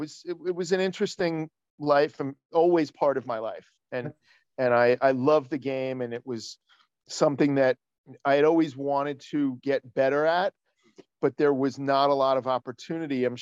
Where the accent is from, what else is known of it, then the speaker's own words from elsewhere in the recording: New York City, New York, United States; I grew up first in Manhattan with my mom and my grandparents.